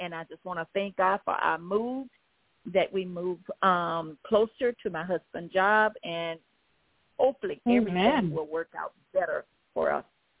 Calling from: Baton Rouge, Louisiana, United States; I'm calling from Baton Rouge, Louisiana.

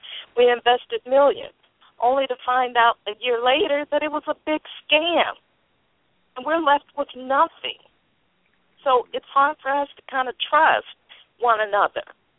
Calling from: Atlanta, Georgia, United States; I'm calling from Atlanta.

